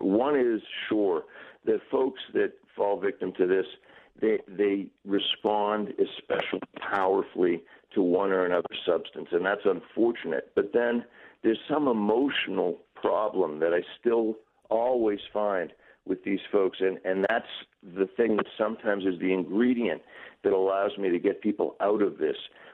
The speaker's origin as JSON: {"language": "English", "region": "Massachusetts", "country": "United States", "said": "I'm from Massachusetts."}